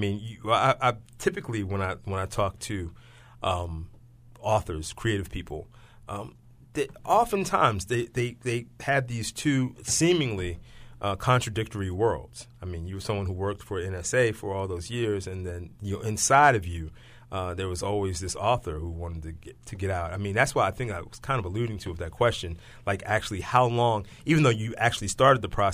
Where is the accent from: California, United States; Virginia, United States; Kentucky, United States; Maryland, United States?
Maryland, United States; Baltimore; I know I'm from West Baltimore